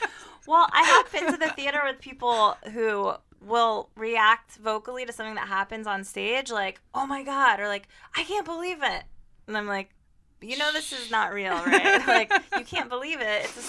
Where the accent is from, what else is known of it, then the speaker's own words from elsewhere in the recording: Ohio, United States; I'm from Ohio and it was the same.